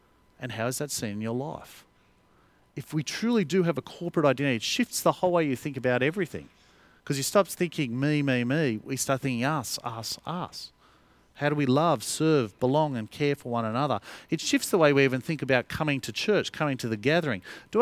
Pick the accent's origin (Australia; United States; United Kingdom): Australia; I can let go of being Australian.